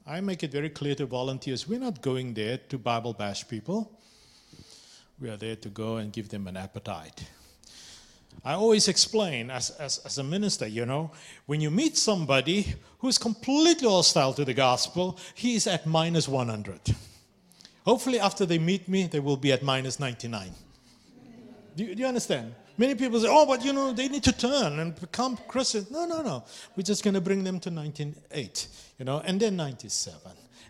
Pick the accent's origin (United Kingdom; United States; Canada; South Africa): South Africa; And I, as a South African, I always have the, you know, the book of Nelson Mandela with me